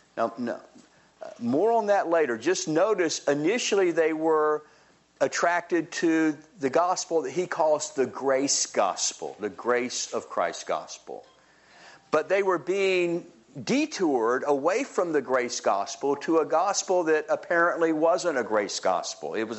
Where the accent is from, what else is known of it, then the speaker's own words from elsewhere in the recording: Jacksonville, Florida, United States; Well, I'm from Florida, kind of. Far South Georgia, Jacksonville, Florida.